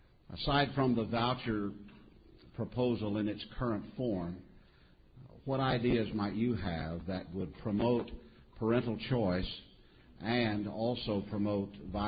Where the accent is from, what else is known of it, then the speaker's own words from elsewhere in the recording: Tallahassee, Florida, United States; from Tallahassee, Florida.